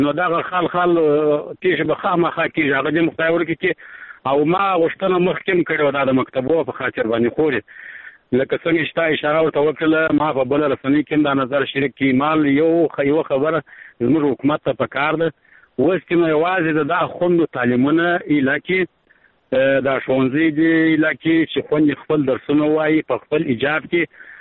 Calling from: Arghandab, Kandahar, Afghanistan; لکندار ولایت ارغنده ولسوالۍ سره د ټلیفون په کار شم خورې

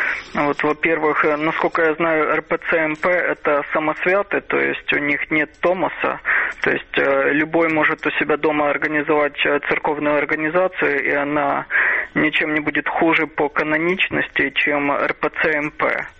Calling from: Odesa, Odesa Oblast, Ukraine

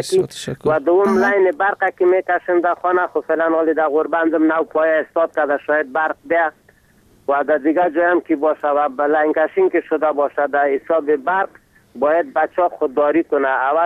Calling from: Ghoryan, Herat, Afghanistan; افغان هستیم از غربان به تماس شدیم.

